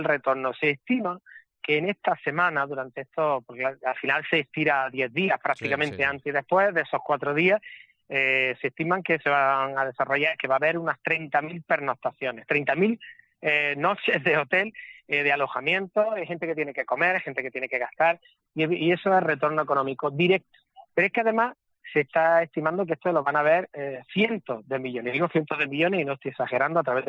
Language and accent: Spanish; Granada, Andalusia, Spain; esa afición que creo que como muchos granadinos tenemos habitualmente